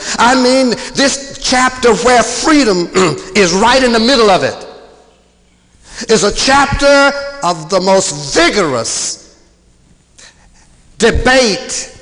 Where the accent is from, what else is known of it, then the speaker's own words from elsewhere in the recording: North Carolina, United States; born there; I'm a southerner. I was born in North Carolina.